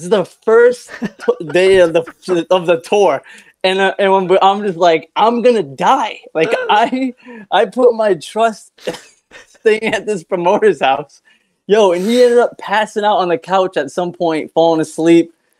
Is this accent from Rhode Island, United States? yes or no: yes; Rhode Island, United States; I grew up in Rhode Island, but I think the furthest I went to Disney World once